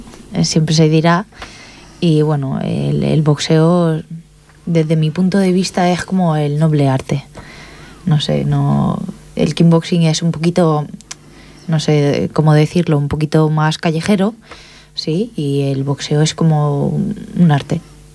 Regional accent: Pont de Vilomara, Catalonia, Spain; como era muy barrullera y muy así callejera del pueblo, del Pont de Vilomara, ni más ni menos

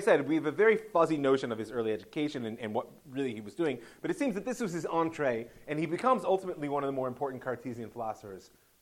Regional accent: Ohio, United States; I come from Ohio, so I see that.

